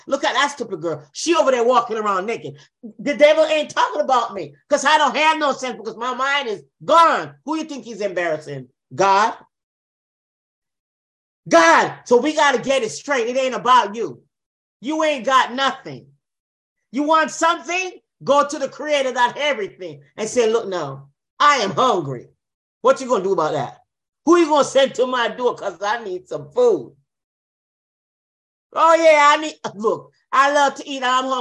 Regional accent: Jamaica; Oh, yeah, because I'm from Jamaica.

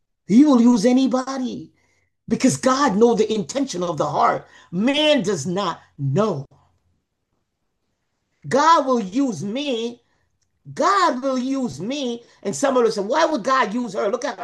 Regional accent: Jamaica; And I remember when we in Jamaica, because I'm a Jamaican, it would say, my mother would say, "Blood is thicker than water."

